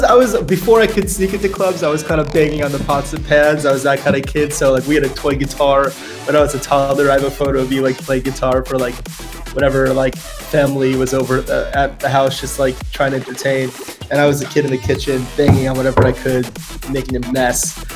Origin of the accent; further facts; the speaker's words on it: New York, United States; Yeah, so the DJing basically came out of me growing up in New York. That's really like the origin of a lot of my music. I feel like that's why I still live here.